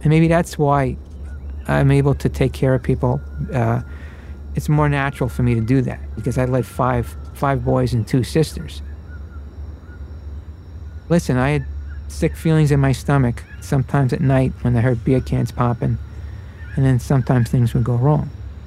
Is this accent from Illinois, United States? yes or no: no; Brooklyn, New York, United States; also born or lived in Sunset Park; I grew up as an Irish Catholic in Brooklyn, and OLPH was up the hill right there in Sunset Park, and I went to Catholic school.